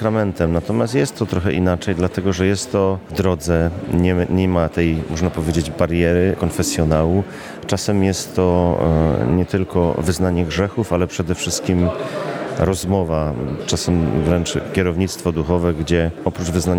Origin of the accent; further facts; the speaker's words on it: Chełm Śląski, Silesian Voivodeship, Poland; pochodzę tam z Chełmuśląskiego, gdzie jest tradycja pielgrzymki do Kalwarii Zebrzydowskiej